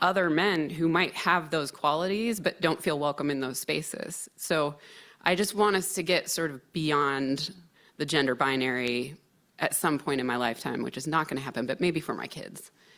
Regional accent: Midwest, United States; wanting to be a good patriot, growing up in the Midwest.

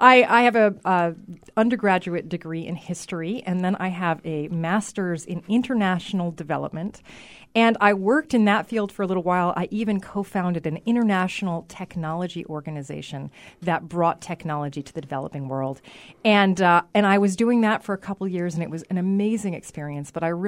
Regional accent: New York City, New York, United States; I was born in New York City, in Queens, at the Long Island Jewish Hospital. My parents are actually Israeli, and they met on a blind date on a street corner in New York City in front of the Lord and Taylor. And I was born there and raised starting in New York City

